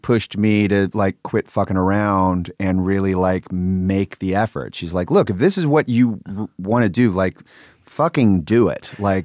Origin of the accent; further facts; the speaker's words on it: Sacramento, California, United States; You know, like I said, I grew up in Sacramento, so I'd come down in and out.